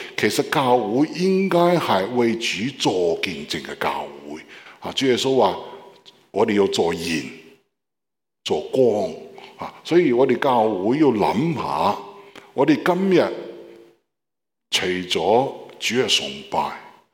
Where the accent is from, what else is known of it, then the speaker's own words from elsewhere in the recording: Beijing, China; Cantonese is a second language; 咁我系北京人，佢系香港人啊